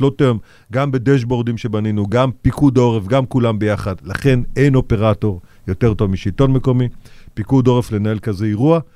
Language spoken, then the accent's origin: Hebrew; Beit She'an, Northern District, Israel; בסדר, אני נולדתי בבית שאן, ואני היום מנהל את העיר מודיעין.